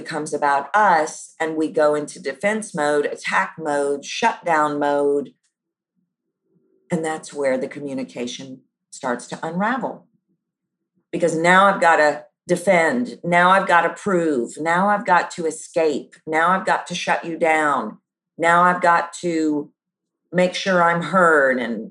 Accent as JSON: {"language": "English", "region": "the South", "country": "United States", "tie": "born or raised there", "said": "growing up in the South, certainly in my family, it was like, oh, they're so rude."}